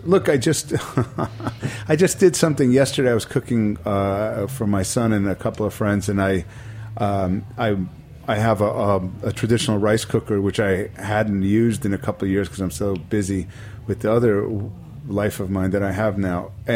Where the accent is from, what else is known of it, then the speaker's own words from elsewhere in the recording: United States; And, I mean, as an American, I was really interested in traditions.